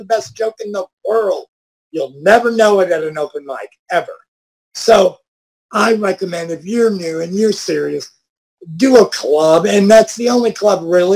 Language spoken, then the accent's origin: English; Bay Village, Ohio, United States; I grew up and live in Bay Village.